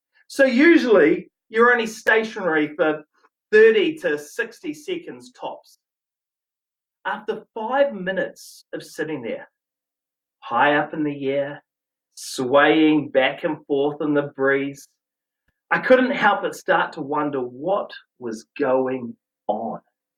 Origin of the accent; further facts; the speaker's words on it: Whangarei, Northland, New Zealand; born there; I was born in Whangarei, for goodness sake. I grew up with, you know, beach holidays, boats, fishing, kayaking, water skiing, wakeboarding.